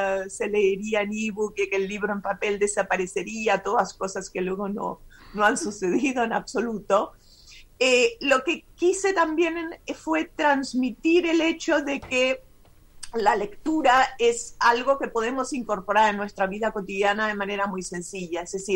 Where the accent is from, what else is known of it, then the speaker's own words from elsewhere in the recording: Germany; Yo me crié en Alemania, una gran parte de mi vida la pasé en Alemania.